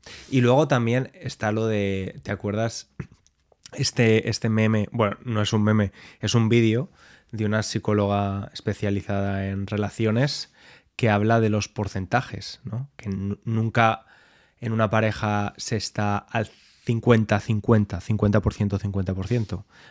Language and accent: Spanish; Spain; Yo soy español, soy más emocional.